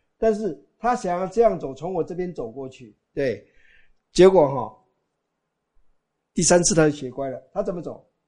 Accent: Taiwan; 我们台湾人见面都不打招呼的

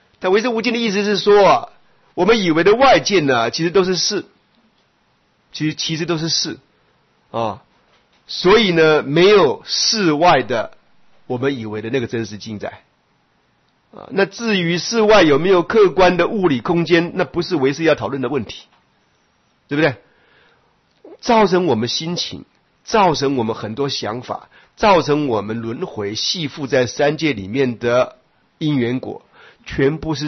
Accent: China; 你看我们中国人，只要被冠上唐人街，除了新加坡之外，全部都有个特色

